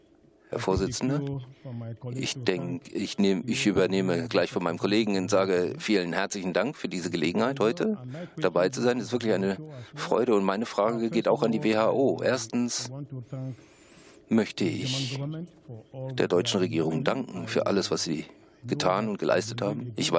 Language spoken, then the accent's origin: German; India; Ich komme aus Indien